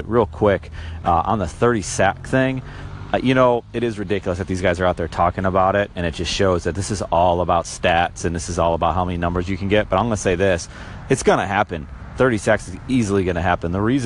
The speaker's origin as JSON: {"language": "English", "town": "Buffalo", "region": "New York", "country": "United States", "said": "place where my dad's from. I'm from Buffalo. I'm right down the street."}